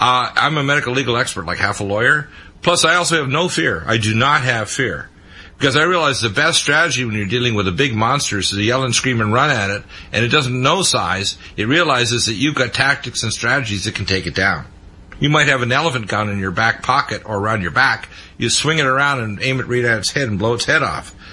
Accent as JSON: {"language": "English", "town": "Detroit", "region": "Michigan", "country": "United States", "tie": "born there", "said": "I was born in Detroit."}